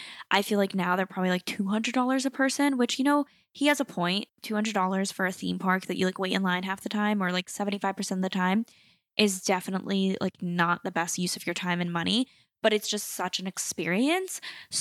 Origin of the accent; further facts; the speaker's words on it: Florida, United States; And so I grew up going to Disney because I grew up in Florida.